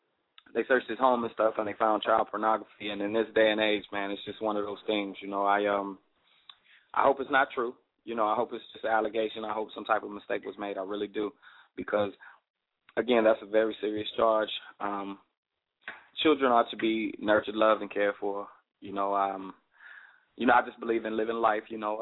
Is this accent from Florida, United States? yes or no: yes; Miami, Florida, United States; also born or lived in Chicago; now in Los Angeles, United States; Your boy was born in Chi-Town. That's why I'm hurt about my Bulls, but I was raised in Miami, you know what I'm saying? Currently living in Los Angeles.